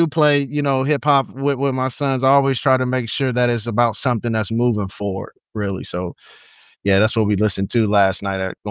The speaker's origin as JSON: {"language": "English", "region": "Kentuckiana", "country": "United States", "said": "So some of them, you know, they used to say I'm from Kentuckiana. That's how they describe."}